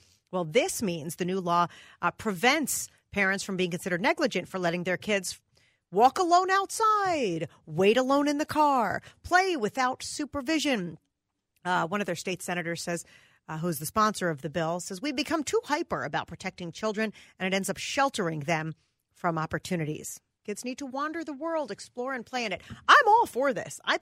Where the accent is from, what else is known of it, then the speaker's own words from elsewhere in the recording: New Jersey, United States; I grew up in New Jersey. That never happened.